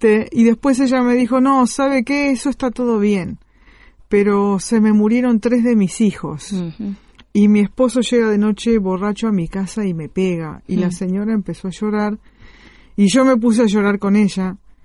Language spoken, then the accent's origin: Spanish; Uruguay; Sí, uruguaya.